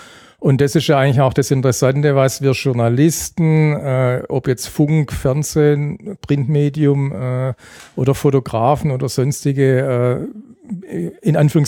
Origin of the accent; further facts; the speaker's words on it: Asperg, Baden-Württemberg, Germany; accent: Swabian; Ja, also ich bin aus dem Schwabenland, aus Asberg.